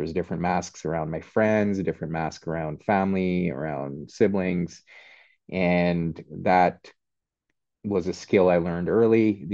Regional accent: Montreal, Quebec, Canada; I grew up in Montreal to immigrant parents. So had to balance, and I've talked about this a lot quite in the past as well, but had to balance two cultures, one at home, a very traditional culture. My parents had immigrated from Pakistan.

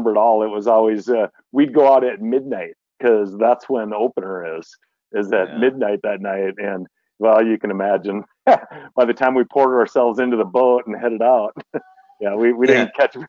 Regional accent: Minnesota, United States; So I'm thinking of, you know, my home state of Minnesota

